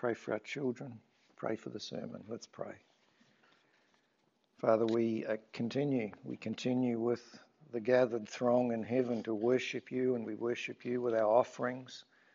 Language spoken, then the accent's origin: English; Australia; born there; I was born in Australia, but don't stop listening.